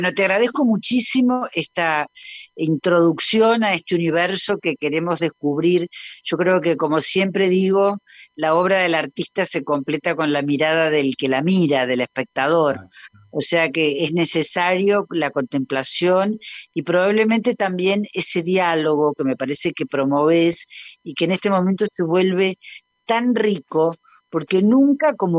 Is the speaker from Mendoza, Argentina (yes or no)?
no; Córdoba, Argentina; yo, que soy cordobesa y milito en las filas del federalismo